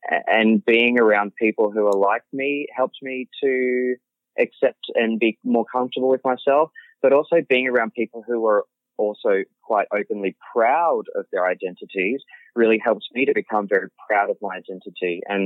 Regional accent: Brisbane, Queensland, Australia; I mean, I grew up in Brisbane

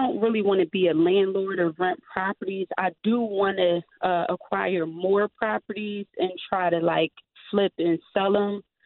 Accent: Philadelphia, Pennsylvania, United States; I mean, I'm from Philly. I was raised here.

